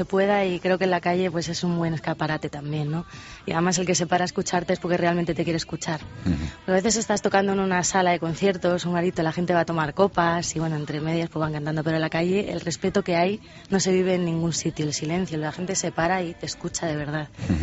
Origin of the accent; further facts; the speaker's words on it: Pinto, Community of Madrid, Spain; Bueno, soy de Madrid, de, para ser exactos, de Pinto, ¿no?